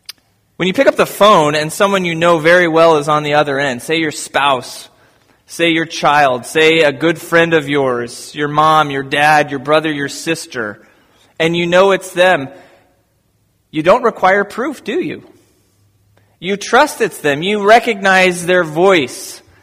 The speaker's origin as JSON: {"language": "English", "town": "Birmingham", "region": "Alabama", "country": "United States", "tie": "born there", "said": "I was born in Birmingham, Alabama on May 9th, 1981."}